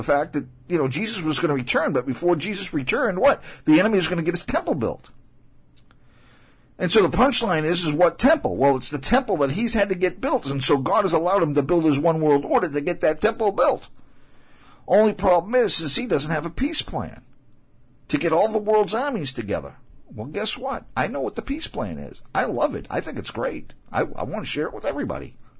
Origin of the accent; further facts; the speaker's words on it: Chicago, Illinois, United States; Coincidentally, I come from Chicago. I was born there in Chicago.